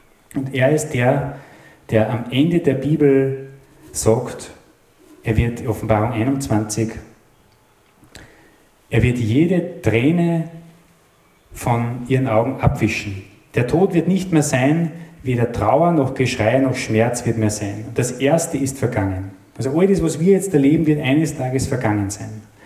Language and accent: German; Upper Austria, Austria; gleich bei uns im Mühlviertel oben.